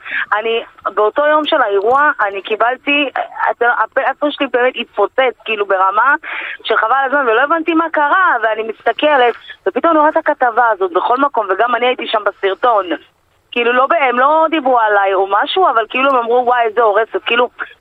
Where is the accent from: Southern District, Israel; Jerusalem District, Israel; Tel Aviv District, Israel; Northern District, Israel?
Jerusalem District, Israel; Jerusalem; אני מירושלים, במקור